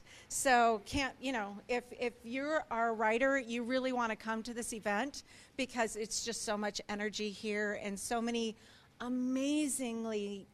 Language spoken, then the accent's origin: English; Colorado, United States; now in Littleton, United States; From Colorado, live in Littleton, Colorado, so yeah.